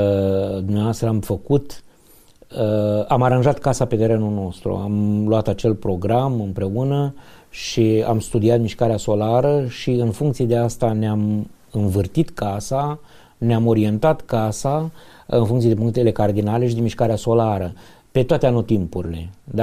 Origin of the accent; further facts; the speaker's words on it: Romania; Practic, noi așa gândim ca români.